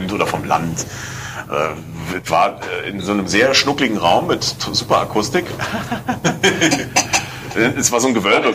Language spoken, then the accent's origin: German; Kobern-Gondorf, Rhineland-Palatinate, Germany; da, wo ich herkomme, in Koblenz-Gondorf, ist dann das an der Mosel.